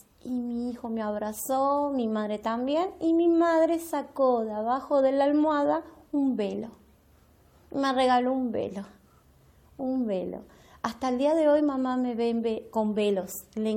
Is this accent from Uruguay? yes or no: yes; Uruguay; also born or lived in Taiwan; soy uruguaya, viví 25 años en Taiwán y ahora estoy aquí hace 3 años en Uruguay.